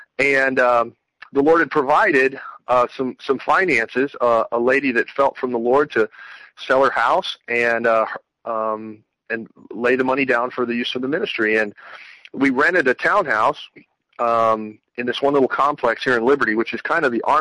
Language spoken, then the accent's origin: English; Mexico; You know, I grew up in Mexico.